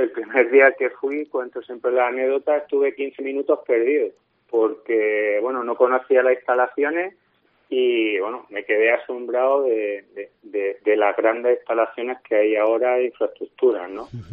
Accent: Alcaudete, Andalusia, Spain; now in Madrid, Spain; Sí, Alcautech, en honor a mi pueblo, Alcaudete. Yo la verdad es que hace más de 25 años que no vivo en Alcaudete, pero bueno, tiene esa parte, la raíz nunca se puede perder, ¿no?

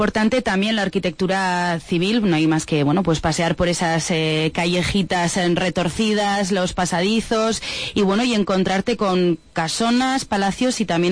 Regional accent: Tudela, Navarre, Spain; born there; Yo de hecho nací en Tudela. Fui de las primeras niñas que nació en el Hospital Reina Sofía, bueno, porque se inauguró en el 86 y yo nací en agosto.

